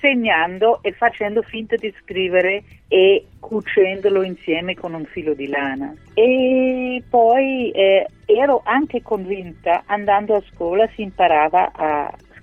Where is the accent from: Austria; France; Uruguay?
Austria; accent: Austrian; Italian is a second language; Non potevo scrivere nella mia prima lingua perché proprio il modo di porsi di fronte al linguaggio dei bambini cambia molto velocemente, di generazione in generazione. E leggendo moltissimo a loro con il mio accento austriaco